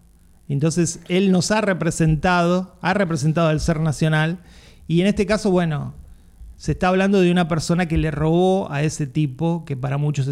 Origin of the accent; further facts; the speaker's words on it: Argentina; lo que somos los argentinos